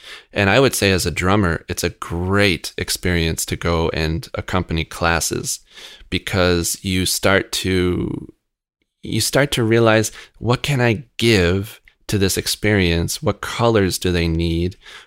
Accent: Rochester, New York, United States; I grew up in Rochester. I went to the Eastman School of Music's programs to learn jazz.

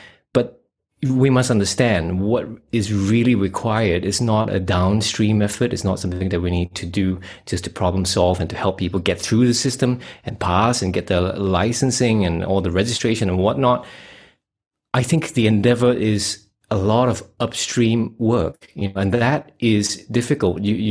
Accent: Singapore; moved away as an adult; now in Australia; You know, when I think about my history, you know, I'm 42. I come from Singapore. I'm a Asian Chinese. I got out of there about 2010, and I'm now living in Western Australia.

